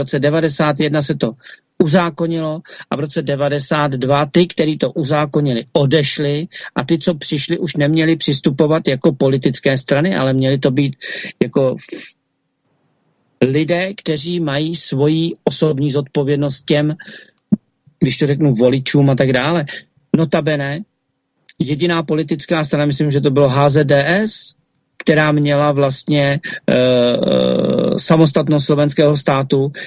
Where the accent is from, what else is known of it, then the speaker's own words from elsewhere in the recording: Prague, Czechia; já jsem se o Pittsburských dohodách nedozvěděl jako Pražák za celý život